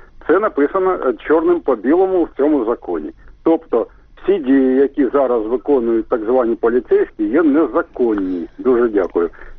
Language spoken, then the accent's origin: Ukrainian; Kharkiv, Kharkiv Oblast, Ukraine; я з Харкова.